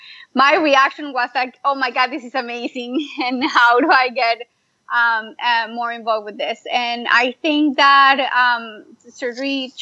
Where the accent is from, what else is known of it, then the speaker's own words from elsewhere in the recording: Colombia; Oh, well, I am originally from Colombia.